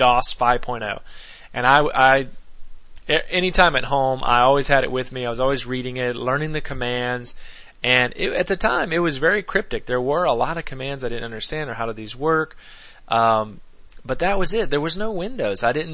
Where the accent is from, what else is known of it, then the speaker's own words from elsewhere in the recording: Myrtle Beach, South Carolina, United States; The computer store, where I grew up in Myrtle Beach, there were very few computer stores in town